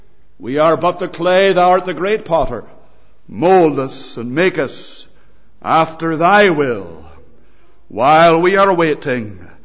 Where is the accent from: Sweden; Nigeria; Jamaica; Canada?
Canada; now in Rasharkin, United Kingdom; I am, as you can tell, not local. I am Canadian, although we've been living as a family for the last 6 or 7 years in Risharkin.